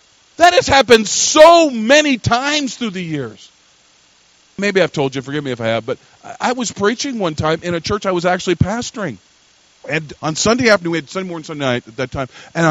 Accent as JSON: {"language": "English", "country": "United States", "tie": "born there", "said": "I hadn't been out of the country except to Canada. I was born on the Canadian border, hello."}